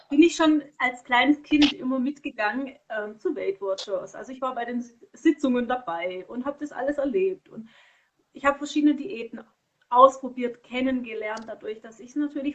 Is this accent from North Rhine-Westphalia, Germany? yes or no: no; Konstanz, Baden-Württemberg, Germany; also born or lived in Bad Säckingen; damals hatte ich woanders gewohnt, an der Schweizer Grenze in Bad Säckingen, da ist mein Geburtsort. Und dann sind wir weggezogen nach Konstanz. Und dann haben wir dort eben gelebt und danach sind wir ziemlich oft umgezogen.